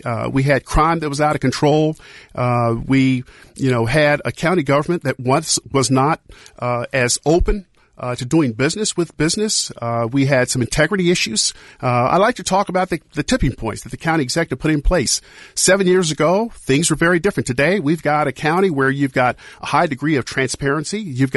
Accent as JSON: {"language": "English", "town": "Lexington", "region": "Kentucky", "country": "United States", "said": "I'm from Lexington, Kentucky, and they've got some great restaurants."}